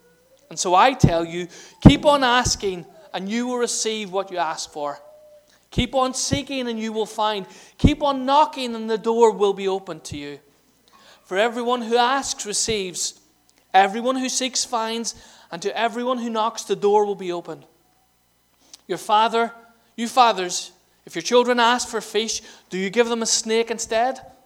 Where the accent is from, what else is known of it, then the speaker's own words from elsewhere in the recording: Ireland; I'm Irish, so I love bread and potatoes.